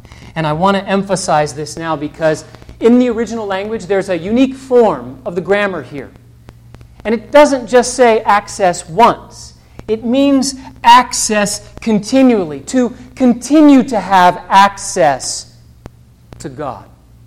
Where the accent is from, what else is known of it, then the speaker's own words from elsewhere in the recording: United States; sometimes we Americans think, well, of course. I mean, I'm American, right?